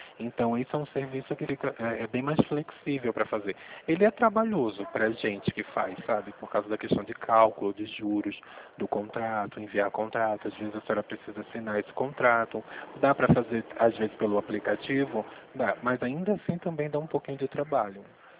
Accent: Pernambuco, Brazil; now in Rio Claro, Brazil; Eu sou pernambucano. Mas trabalho aqui no, na cidade de Rio Claro

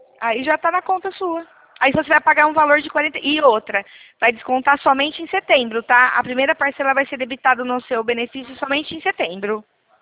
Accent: Araras, São Paulo, Brazil; Ah, nós somos de Araras, São Paulo.

